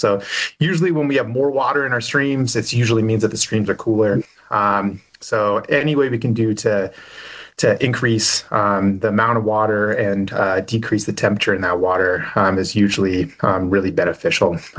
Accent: Pacific Northwest, United States; now in Livingston, United States; So I grew up in the Pacific Northwest and got my undergrad and master's degree over there in various areas of focus

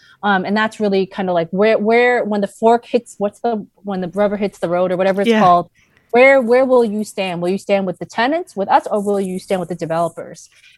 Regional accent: Brooklyn, New York, United States; So I grew up in Sunset Park, Brooklyn, was born and raised there.

